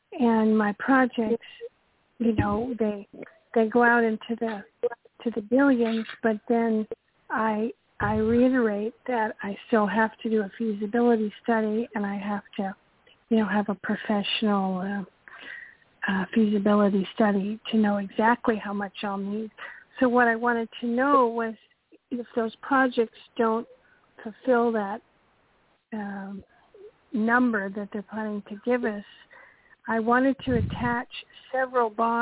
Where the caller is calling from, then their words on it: Santa Barbara, California, United States; I'm calling from California.